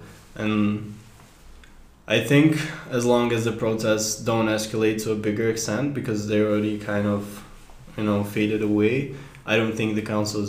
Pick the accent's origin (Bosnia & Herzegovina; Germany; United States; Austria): Bosnia & Herzegovina; Mostar, Federation of Bosnia and Herzegovina; I'm from Mostar. I'm 18.